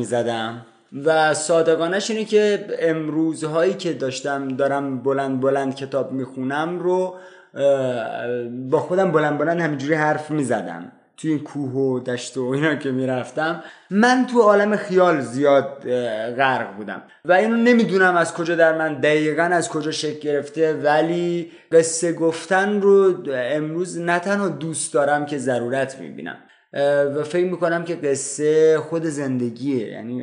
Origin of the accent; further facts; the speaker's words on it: Bandar Abbas, Hormozgan, Iran; من بچه بندر عباسم.